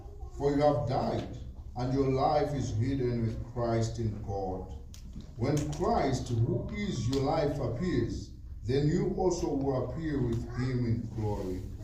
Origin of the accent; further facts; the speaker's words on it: Malawi; I am from Malawi.